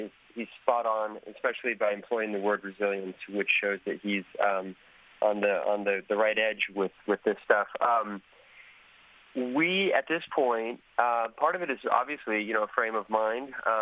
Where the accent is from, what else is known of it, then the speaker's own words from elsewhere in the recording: Healdsburg, California, United States; now in United Kingdom; I'm from Healdsburg, California, which is an hour north of San Francisco.